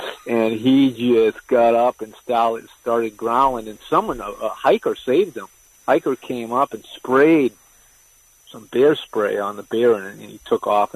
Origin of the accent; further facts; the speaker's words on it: Reading, Massachusetts, United States; You know, I'm from Reading, Mass. I'm from that area